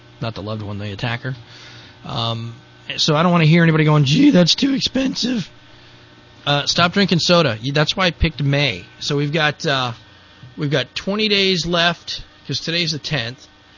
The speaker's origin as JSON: {"language": "English", "region": "Colorado", "country": "United States", "lives_now": "California, United States", "said": "I'm from Colorado. When you put in a water pipe, it has to go down 5 or 6 feet because of the permafrost level and fracturing. But here in California, it's so easy."}